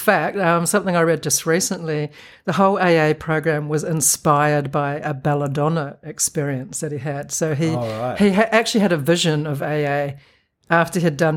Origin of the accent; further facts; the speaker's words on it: New Zealand; I'm from New Zealand